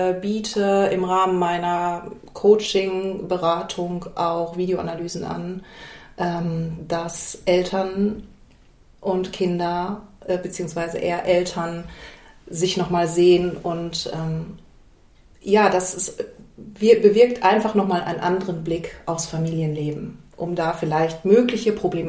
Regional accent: Waltrop, North Rhine-Westphalia, Germany; Ich komme aus Waltrop

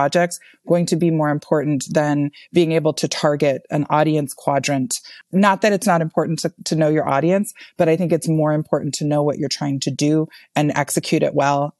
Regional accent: the South, United States; as a Southerner who also benefits a lot from white privilege, interrogating whiteness and interrogating the history of like terrible policies and terrible white people policies in the South

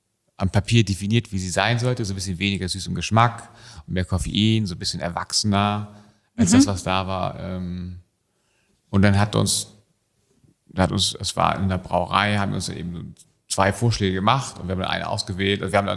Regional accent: Hamburg, Germany; wir sind in Hamburg aufgewachsen

